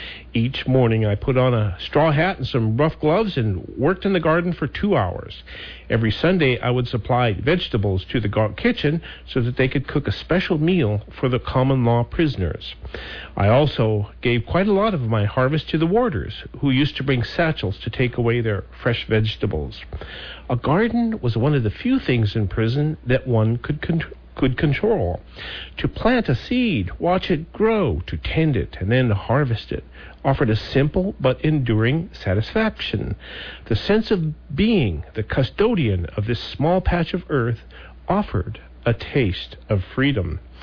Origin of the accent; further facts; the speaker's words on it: Montana, United States; I think mine would be Yellowstone Park, because I'm from Montana.